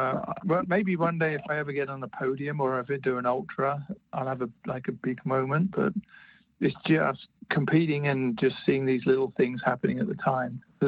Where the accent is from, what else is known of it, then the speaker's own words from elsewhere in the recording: United Kingdom; I'm British, stiff upper lip and all that.